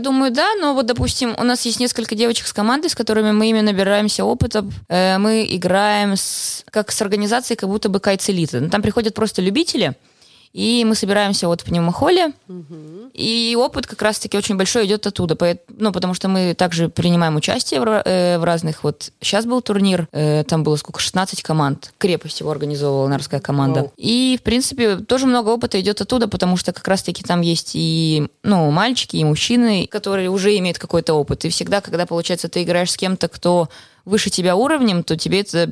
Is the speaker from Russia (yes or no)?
no; Estonia; Вот я из Эстонии там была одна.